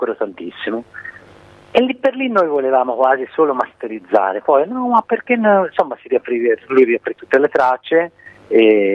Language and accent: Italian; Prato, Tuscany, Italy; qui soprattutto in Toscana, insomma in zona Prato, perché noi siamo di Prato